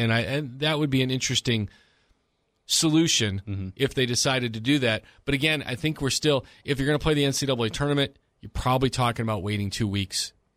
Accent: Chicago, Illinois, United States; I grew up in Chicago. I've lived through snowstorms and being snowed in.

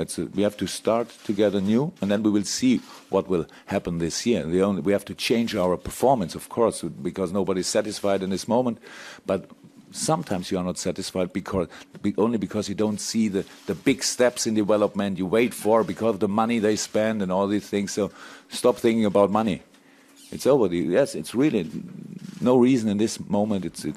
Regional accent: Baden-Württemberg, Germany; English is a second language; I'm a totally normal guy. I came from Black Forest. My mother maybe sit in front of the television and watch this press conference, understand no word until now.

